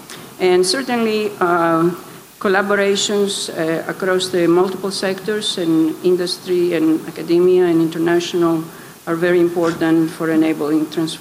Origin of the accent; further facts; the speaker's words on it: Greece; English is a second language; So I'm from Greece, and I do speak four languages. I speak French quite well, and Greek, which didn't count, or Italian